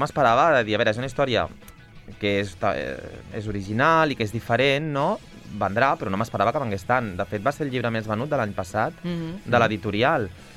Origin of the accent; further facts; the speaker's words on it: Palamós, Catalonia, Spain; now in Barcelona, Spain; quan surto de Barcelona, per dir-ho a mi, el meu poble seria Palamós.